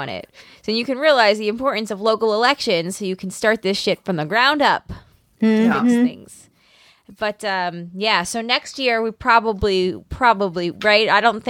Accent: New York, United States; accent: New York; And with my New York accent, you wouldn't be able to tell the difference.

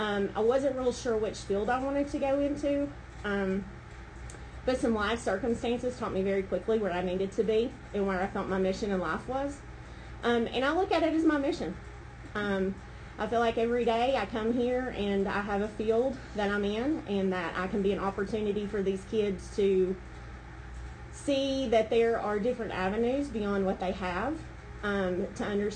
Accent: Candler, North Carolina, United States; I was born and raised in Inca Candler. I'm a graduate of Inca High School. I then went to Western Carolina University

